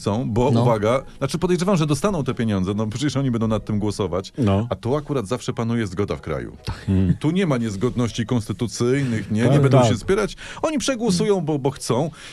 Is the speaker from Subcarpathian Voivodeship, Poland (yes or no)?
yes; Subcarpathian Voivodeship, Poland; ja jestem z Rzeszowszczyzny, normalnie jem sernik.